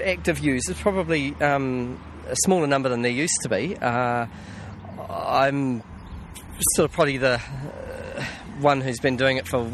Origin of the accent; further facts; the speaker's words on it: Timaru, Canterbury, New Zealand; Well, it's a town of about 30,000. It sits pretty much halfway between Christchurch and Dunedin.